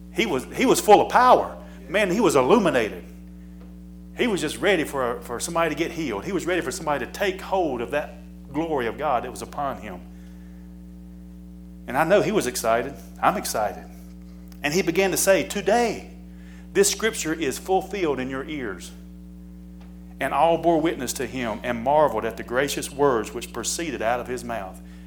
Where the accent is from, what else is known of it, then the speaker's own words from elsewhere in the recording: Mooresville, North Carolina, United States; Sometimes I wonder, I was born and raised in Mooresville. Why am I attending church in Concord?